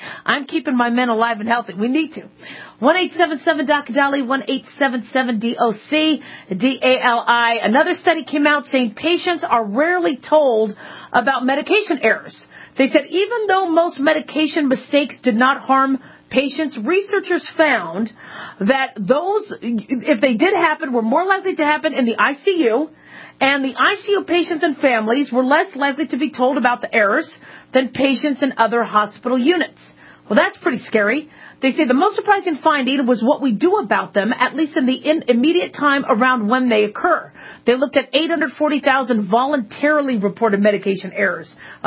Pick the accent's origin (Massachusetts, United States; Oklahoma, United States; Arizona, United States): Arizona, United States; Scottsdale; I remember in the second grade when I grew up in Scottsdale, or Phoenix, Arizona, we had to do … in sign language.